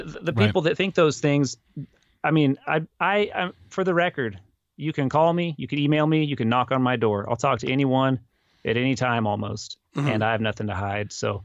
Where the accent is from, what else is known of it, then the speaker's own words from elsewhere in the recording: Oregon, United States; now in Texas, United States; there's been so many people that just look at us because we are outsiders. We're from Oregon. We don't talk like them.